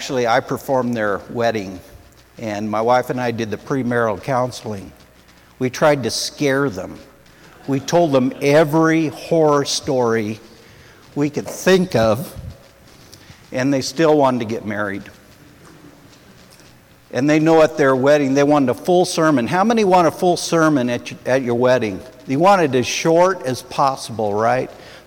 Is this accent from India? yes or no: no; Centralia, Washington, United States; I was raised in Centralia, Washington.